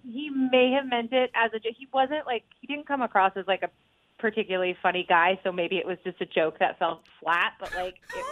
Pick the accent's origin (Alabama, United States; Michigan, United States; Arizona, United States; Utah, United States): Utah, United States; Roy; Okay. So, I grew up here in Utah in Roy.